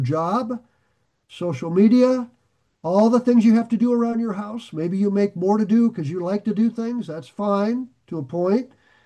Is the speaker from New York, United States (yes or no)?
no; Nebraska, United States; But when I grew up in Nebraska, we would at times on some of the farms go in the hayloft in the second floor of a barn.